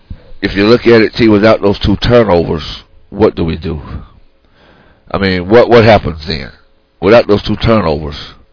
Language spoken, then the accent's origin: English; Tallahassee, Florida, United States; But, you know, I grew up in Tallahassee, so I've seen it all.